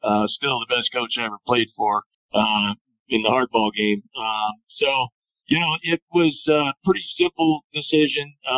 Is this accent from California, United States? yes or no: yes; Santa Clara, California, United States; Stanford was 15 minutes from where I grew up in Santa Clara.